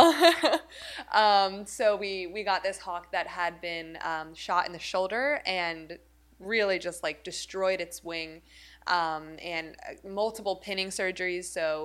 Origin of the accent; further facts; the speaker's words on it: New Jersey, United States; now in Miami, United States; So I'm originally from New Jersey. Mm-hmm. So I actually moved to Miami for Pelican Harbor.